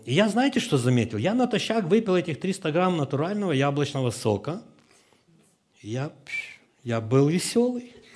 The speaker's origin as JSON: {"language": "Russian", "country": "Ukraine", "moved": "yes", "said": "Ну, мы все приехали с Украины, из Советского Союза, мы все ели с этой алюминиевой посуды, да, в общественных столовых."}